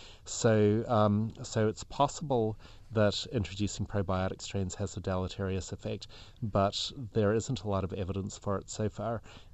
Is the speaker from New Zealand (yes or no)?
yes; New Zealand; That's an interesting question, and I'm from New Zealand originally, so very sensitive to issues about invasive species biology